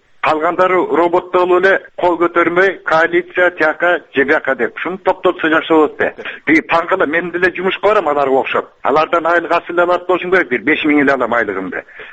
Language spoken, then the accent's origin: Kyrgyz; Naryn, Naryn Region, Kyrgyzstan; Нарындан болом.